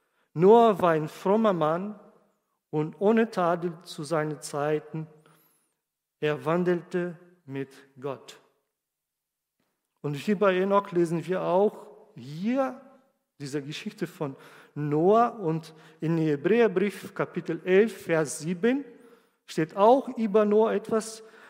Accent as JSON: {"language": "German", "country": "Brazil", "second_language": "German", "said": "Ich komme aus Brasilien, ich weiß, was ein Möbel, wie wert das ist."}